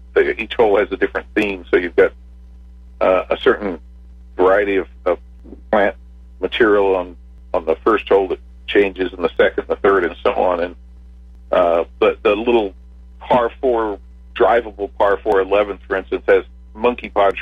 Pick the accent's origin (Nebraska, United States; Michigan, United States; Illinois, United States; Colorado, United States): Nebraska, United States; Omaha; I grew up in Omaha, Nebraska, as did she